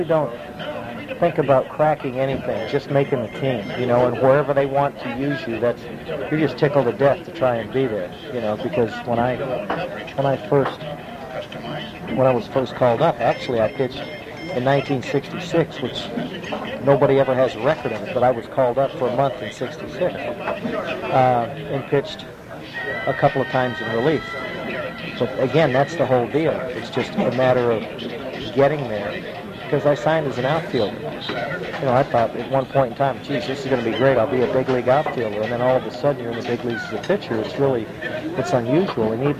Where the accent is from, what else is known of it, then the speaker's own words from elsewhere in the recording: California, United States; I grew up in Southern California, so I'm thinking mules and horses and cows and stuff like that.